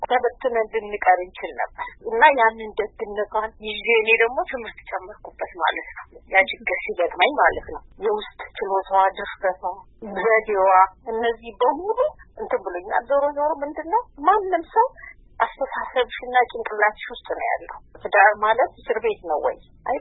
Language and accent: Amharic; Oromia, Ethiopia; also born or lived in Ambo; የተወለድኩት ከአምቦ 35 ኪሎ ሜትር ርቃ በምትገኘው ቶኪዮ ሬንሳ የምትባል መንደር ነው። የገጠር መንደር ነች እና እዛ ከአንደኛ እስከ ስድስተኛ ተማርኩ። ከስድስተኛ ክፍል በኋላ ደግሞ ወደ አምቦ መጥቼ ቤት ተከራይተን